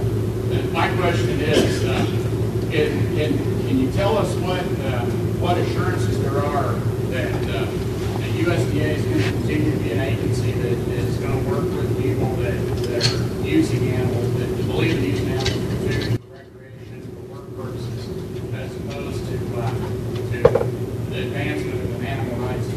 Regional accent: Missouri, United States; I'm from Missouri. You might recall a couple of years ago that Missouri, our commercial kennel industry there was suffering political attack

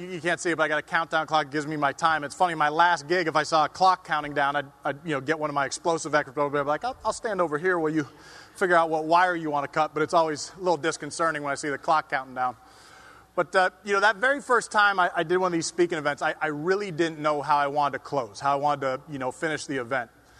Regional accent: California, United States; I had the good sense, even growing up in California, to marry a beautiful gal from Kentucky.

